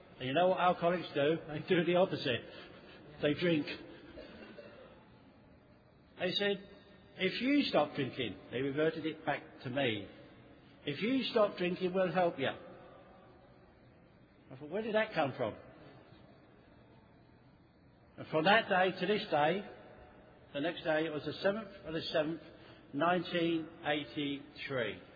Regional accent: London, United Kingdom; I am an alcoholic. I'm from London, England.

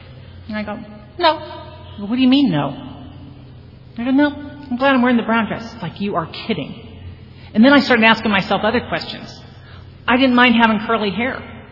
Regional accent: Venice, United States; I mean, I'm from Venice. I know there aren't any magic wands.

